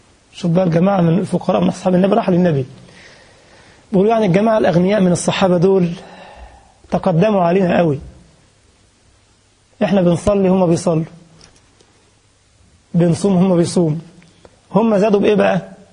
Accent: Egypt; حاجة تخلي زي بقول لك مثلا عندنا في مصر يقول لك تخلي لقرع يشد في شعر ايده

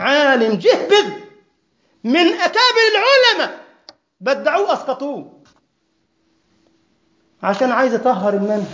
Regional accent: Egypt; أنا أقول هذا لأني مع غمر من الأغمار في بلدنا مصر من يومين ثلاثة

